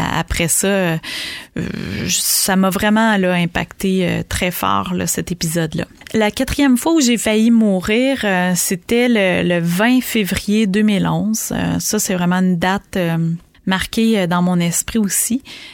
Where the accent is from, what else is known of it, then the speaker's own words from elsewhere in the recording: Quebec, Canada; also born or lived in Jonquière; je viens de la région de l'Abitibi-Témiscamingue et là, j'habite en Gaspésie depuis bientôt 20 ans.